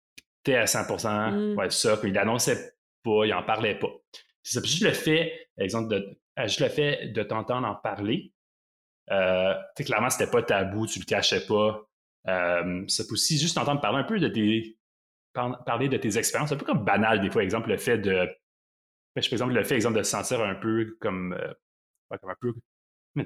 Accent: Quebec, Canada; je viens de l'Outaouais.

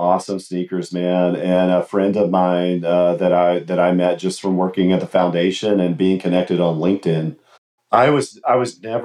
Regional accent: West Virginia, United States; Woody Williams being the Medal of Honor recipient from my home state of West Virginia.

